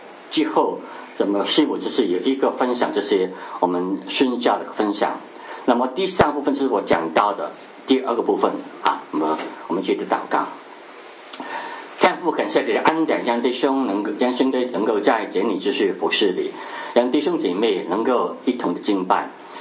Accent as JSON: {"language": "Chinese", "country": "Hong Kong", "tie": "born or raised there", "second_language": "Chinese", "said": "我们是在香港啊出生，香港长大。那么就是我以前是不懂普通话的，也听不懂，也不懂讲。那么后来去美国读博士的时候，"}